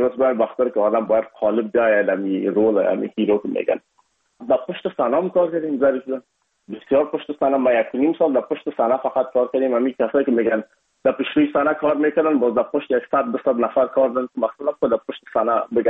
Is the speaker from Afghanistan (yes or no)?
yes; Afghanistan; شما بلد هستن به زبان هندی بخصوص ما از افغانستان هستیم یکم اک لهجه ما فرق داشت